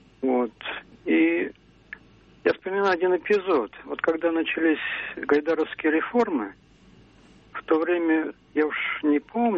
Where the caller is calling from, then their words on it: Moscow Oblast, Russia; Я из Подмосковья.